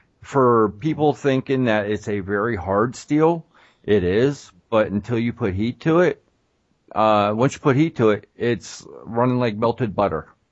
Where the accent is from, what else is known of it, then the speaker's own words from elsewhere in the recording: Erie, Pennsylvania, United States; also born or lived in Williamsport; I grew up there, and I live there now.